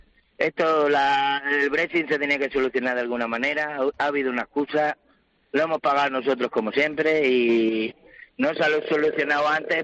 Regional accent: Spain; yo soy español

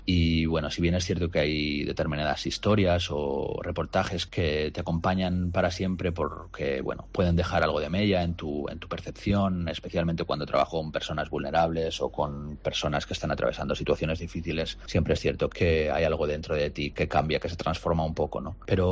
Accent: Daimiel, Castilla-La Mancha, Spain; pues desde donde venimos. Yo soy un chico de Daimiel que nunca hubiese imaginado que viajaría por

